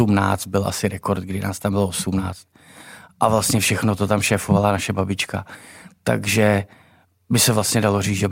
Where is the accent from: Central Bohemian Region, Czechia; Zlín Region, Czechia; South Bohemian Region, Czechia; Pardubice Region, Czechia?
South Bohemian Region, Czechia; České Budějovice; Rodák jsem přímo z Budějovic, ale na, směrem vlastně na Novohradský hory jsme měli chalupu, kde jsem trávil vlastně svoje dětství kompletně.